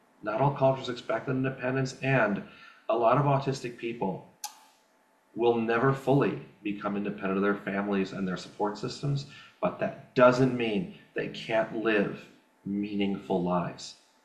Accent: Northbrook, Illinois, United States; So when I'm not traveling and I'm back in my hometown of Northbrook, Illinois

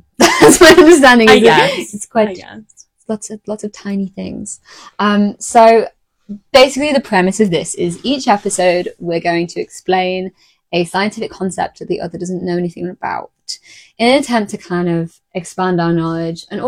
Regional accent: North West England, United Kingdom; I am from Cheshire in North England.

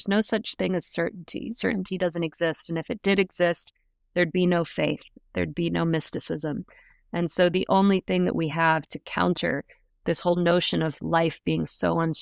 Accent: Ibiza, Balearic Islands, Spain; Ibiza is my hometown. It is one of the most magical places in the world.

